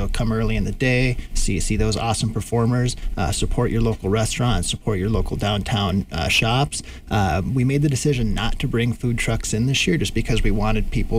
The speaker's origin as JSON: {"language": "English", "town": "Bemidji", "region": "Minnesota", "country": "United States", "tie": "born or raised there", "said": "you know, I grew up in Bemidji. I can tell you exactly where on Highway 2, you know, we would pick up KBXE when I was 9-10 years old."}